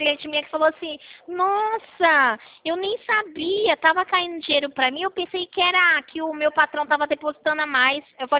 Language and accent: Portuguese; Rio Claro, São Paulo, Brazil; Eu sou aqui de Rio Claro, de interior de São Paulo.